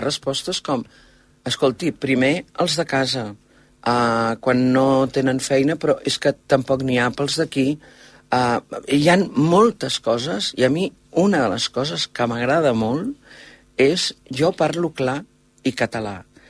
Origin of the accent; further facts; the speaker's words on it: Catalonia, Spain; soc catalana, parlo català